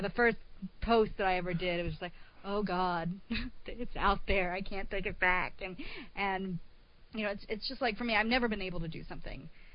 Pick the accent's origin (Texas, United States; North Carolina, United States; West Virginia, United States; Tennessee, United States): Texas, United States; born there; now in New York, United States; I am Texan by birth. I came up here to the Northeast for college and have been in New York since I graduated